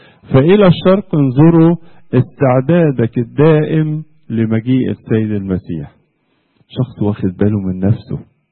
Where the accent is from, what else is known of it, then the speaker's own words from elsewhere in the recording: Egypt; بلا شك عمل زي كده سبب فرح مش عندكم بس في استراليا، وكمان عندنا في مصر